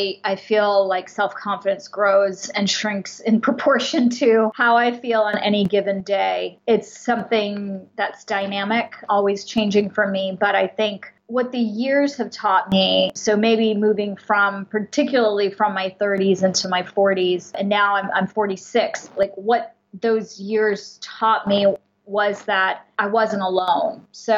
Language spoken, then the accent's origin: English; Germany; now in United States; we immigrated to the United States from Germany, and I'm of Indian origin